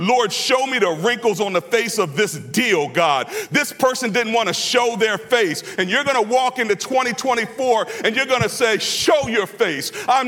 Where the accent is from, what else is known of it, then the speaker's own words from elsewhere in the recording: Maryland, United States; It may have meant that I grew up in Prince George's County.